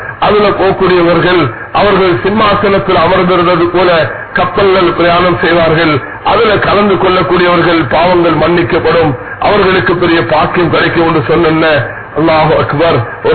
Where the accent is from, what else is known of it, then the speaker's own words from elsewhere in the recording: Sri Lanka; நான் ஒரு ஸ்ரீலங்கன் வந்திருக்கிறேன்